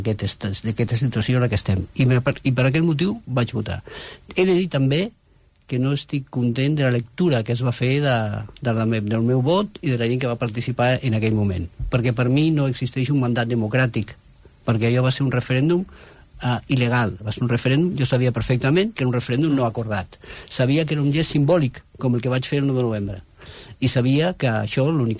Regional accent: Sant Feliu de Llobregat, Catalonia, Spain; del meu poble, de Sant Feliu.

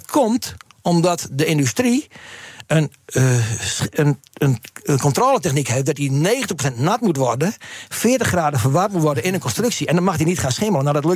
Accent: Netherlands; we zijn Nederlanders

